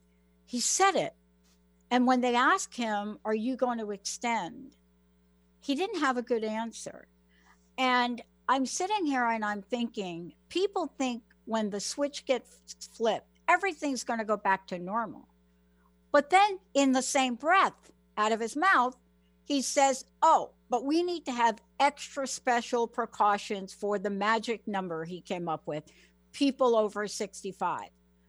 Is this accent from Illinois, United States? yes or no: no; New York, United States; I'm from New York, grew up on the East Coast, so I get to watch Cuomo every day.